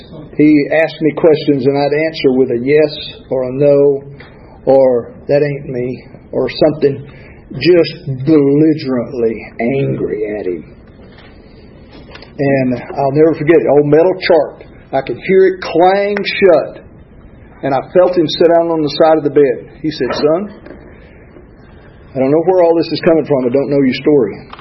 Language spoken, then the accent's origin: English; Alabama, United States; There was a black doctor, and I'm from Alabama, and I didn't realize I was racist.